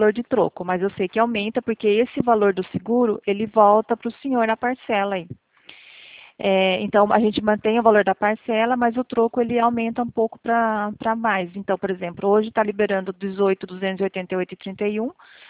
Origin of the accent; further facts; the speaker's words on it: Piracicaba, São Paulo, Brazil; Eu sou de Piracicaba